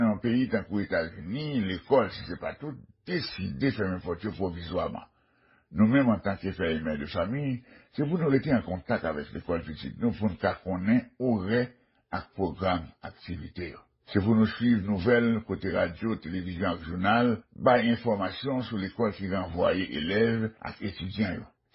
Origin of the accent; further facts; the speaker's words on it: Haiti; moi-même, j'ai grandi en Haïti